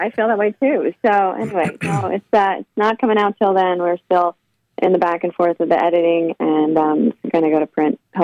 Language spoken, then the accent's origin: English; Oregon, United States; I grew up in Oregon, went to the University of Oregon.